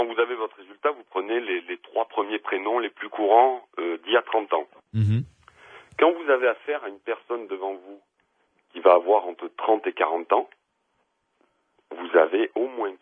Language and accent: French; Provence-Alpes-Côte d'Azur, France; puisque je suis originaire de la Côte d'Azur